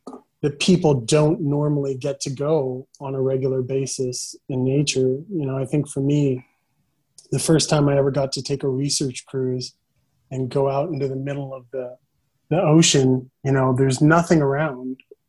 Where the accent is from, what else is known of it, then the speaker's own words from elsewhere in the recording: St. Thomas, U.S. Virgin Islands; I was born and raised on St. Thomas. And so, you know, I grew up on a small island surrounded by open ocean, really, and the Caribbean Sea.